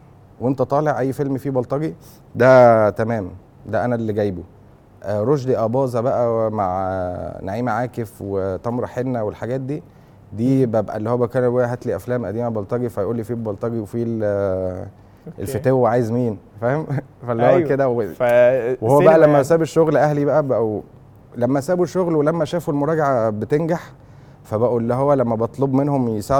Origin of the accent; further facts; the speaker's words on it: Dubai, United Arab Emirates; born there; also born or lived in Abu Dhabi; انا مولود في دبي وابو ظبي وكده كنا بنتنقل